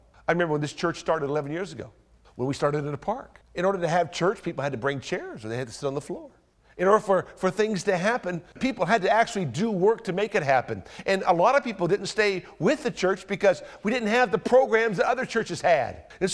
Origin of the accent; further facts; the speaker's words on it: Delaware, United States; I can recall growing up in Delaware that there was a church